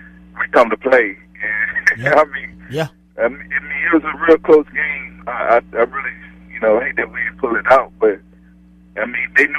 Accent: Dallas, Texas, United States; I mean, I grew up right in the Dallas-Fort Worth area

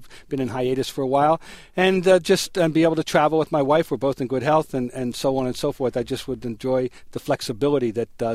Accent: Trenton, New Jersey, United States; My father was a sports person who worked in various capacities and was well-known in my hometown of Trenton, New Jersey as a promoter and a publicity type.

